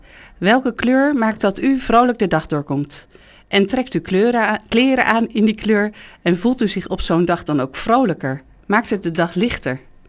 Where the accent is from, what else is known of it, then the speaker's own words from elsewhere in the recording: Netherlands; waar ik heel trots op ben en wij als Nederlanders ook heel trots op mogen zijn.